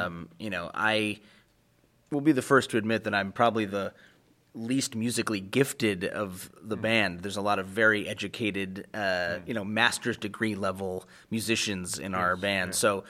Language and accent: English; Chicago, Illinois, United States; the sort of gospel sing-along stuff that I grew up singing in Chicago.